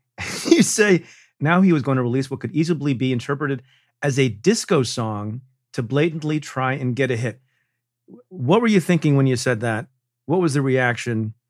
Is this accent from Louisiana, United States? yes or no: no; Eatontown, New Jersey, United States; I grew up in Jersey. I don't know if we've ever talked about this. My dad was a practicing pediatrician in Asbury Park for 50 years.